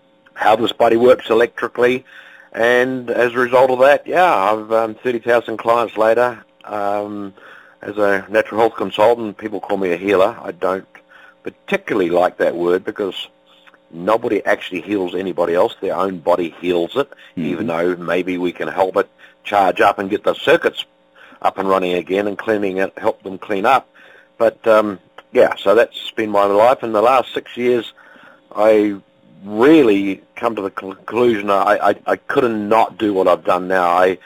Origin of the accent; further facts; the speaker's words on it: New Zealand; born from Swiss immigrant parents into New Zealand, so my bloodline is 100% Swiss, but a Kiwi through and through, born and raised in New Zealand, in rural agriculture on a farm